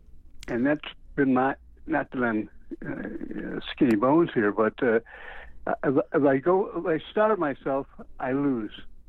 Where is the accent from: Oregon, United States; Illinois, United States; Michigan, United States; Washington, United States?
Michigan, United States; Detroit; born there; Especially, I was born in Detroit, so I mean, it's in my blood.